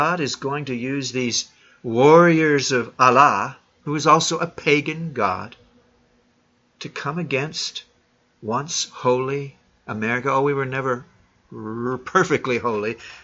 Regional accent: Columbus, Ohio, United States; now in Chicago, United States; Yeah, Chicago was in the top 15, my hometown now. Sadly, so was my original hometown, Columbus, Ohio, in the top 15 with the same as Chicago.

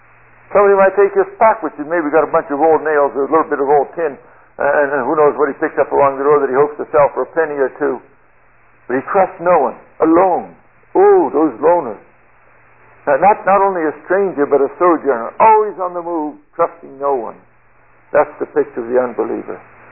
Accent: California, United States; I grew up there in California.

